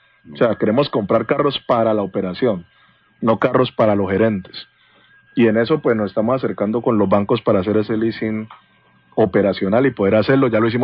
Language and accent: Spanish; Cali, Valle del Cauca, Colombia; Yo siempre soñé con regresar a mi ciudad. Yo nací aquí en Cali, amo a Cali.